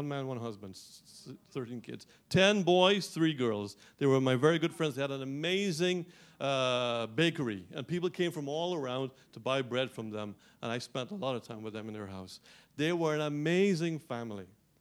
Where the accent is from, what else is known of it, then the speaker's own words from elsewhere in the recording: Guyana; moved away; I grew up in Guyana, as you know.